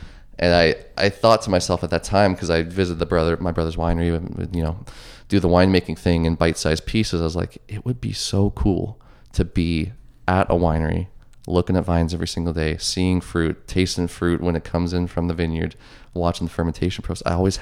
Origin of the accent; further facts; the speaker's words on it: Ontario, Canada; Growing up in Northern Ontario, slightly more rural, you know, it's very much Muskoka kind of vibe.